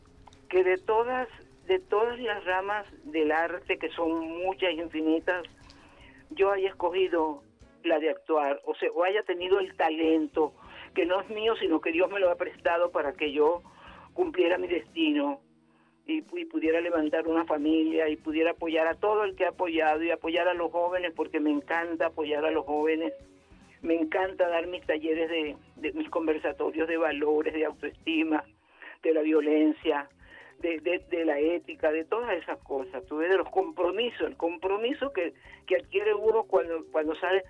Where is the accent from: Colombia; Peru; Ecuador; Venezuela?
Venezuela; Río Caribe, Sucre; Yo comencé en mi pueblo a los 6 años. Yo soy del municipio más bello, más hermoso, más cálido de todos los estados de Venezuela.